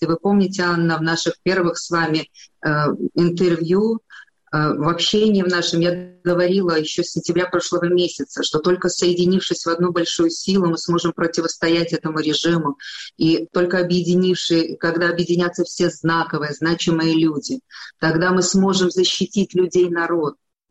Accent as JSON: {"language": "Russian", "country": "Belarus", "said": "Я белоруска."}